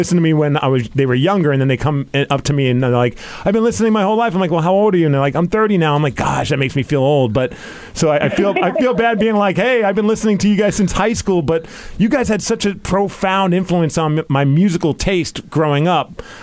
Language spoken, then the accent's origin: English; New York, United States; I grew up in New York, and around high school time is when I first started like hearing about Seattle music